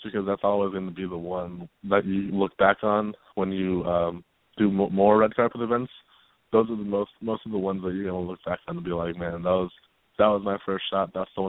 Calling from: Cupertino, California, United States; I got my phone over here in Cupertino

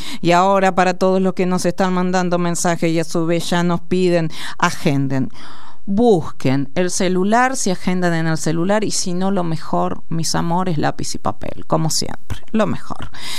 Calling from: Buenos Aires, Argentina; de Parque Centenario.

